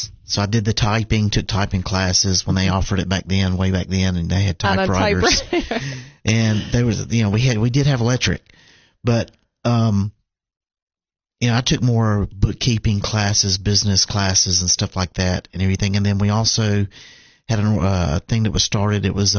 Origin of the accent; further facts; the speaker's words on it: North Carolina, United States; Yeah, we grew up in North Carolina.